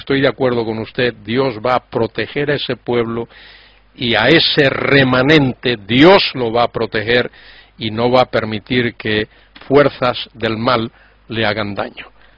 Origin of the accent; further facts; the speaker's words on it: Galicia, Spain; Soy gallego.